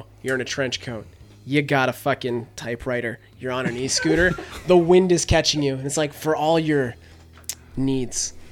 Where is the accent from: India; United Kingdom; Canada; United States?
Canada; I'm from Canada.